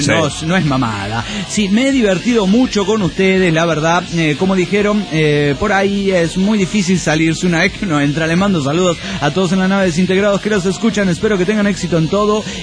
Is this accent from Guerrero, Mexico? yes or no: yes; Guerrero, Mexico; a regresar a mi tierra, Guerrero.